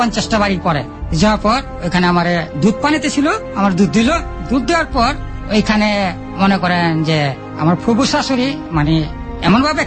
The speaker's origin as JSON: {"language": "Bangla", "town": "Dhaka", "region": "Dhaka Division", "country": "Bangladesh", "said": "আমরা ঢাকার মানুষ"}